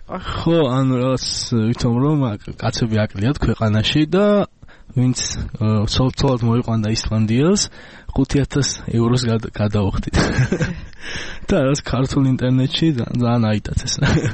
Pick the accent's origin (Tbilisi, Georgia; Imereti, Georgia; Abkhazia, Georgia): Tbilisi, Georgia; თბილისელი ვარ.